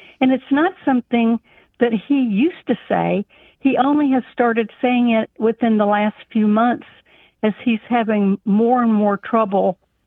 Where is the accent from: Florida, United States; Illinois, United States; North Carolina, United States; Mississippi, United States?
Florida, United States; Jacksonville; I'm from Jacksonville, Florida.